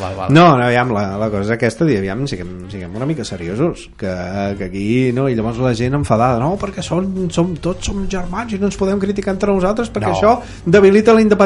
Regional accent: Catalonia, Spain; jo vinc de la Catalunya interior, vinc fins a Barcelona cada dia

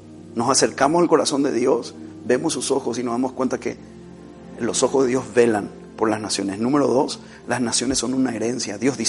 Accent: Paraguay; born there; yo nací en Paraguay, pero este corazón es mexicano, no es una broma.

